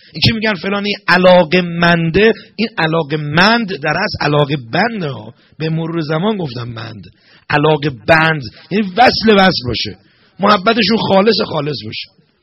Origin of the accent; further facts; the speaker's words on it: Iran; ما نجات پرست نیستیم که بگیم حالا چون ما بچه ایرانیم